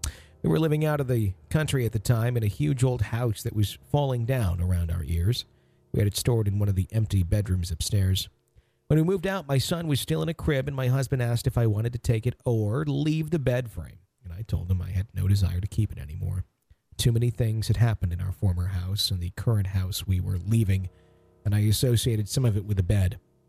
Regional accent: Fond du Lac, Wisconsin, United States; it was in between Green Bay and my hometown in Fond du Lac.

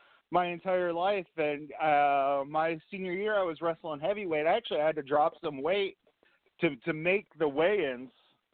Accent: Cleveland, Ohio, United States; I born and raised around Cleveland, so I still represent home.

